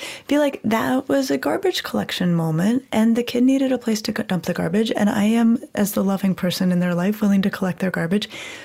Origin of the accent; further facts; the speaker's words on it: Colorado, United States; And I grew up in Colorado and I went to college in Connecticut.